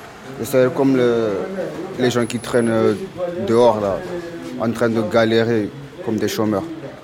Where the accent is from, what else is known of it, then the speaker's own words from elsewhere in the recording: Mayotte, France; born there; Mais moi, je suis né à Mayotte, du coup, je me considère comme l'un des leurs.